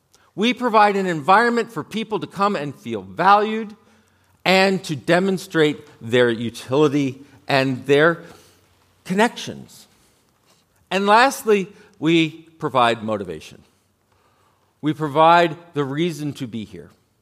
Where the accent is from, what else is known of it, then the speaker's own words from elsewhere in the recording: Texas, United States; I will be seeking asylum from my home state of Texas.